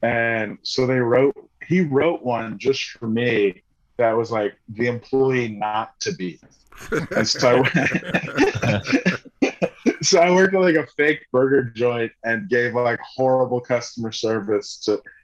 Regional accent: Florida, United States; also born or lived in Orlando; now in Atlanta, United States; No, I'm from Florida.

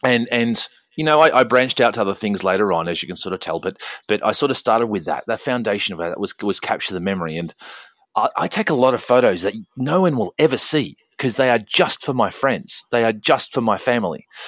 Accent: Australia; I'm a little country guy and I come from Australia and there's not, you know, there's not a massive population in Australia.

